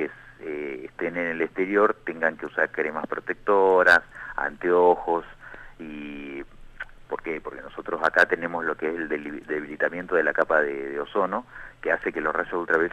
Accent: Argentina; somos muchos los argentinos que resguardamos la soberanía del continente blanco.

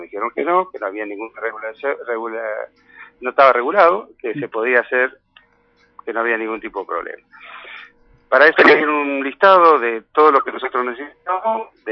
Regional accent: Concepción del Uruguay, Entre Ríos, Argentina; Nosotros somos nacido y criado en Concepción del Uruguay, desde Puerto Viejo.

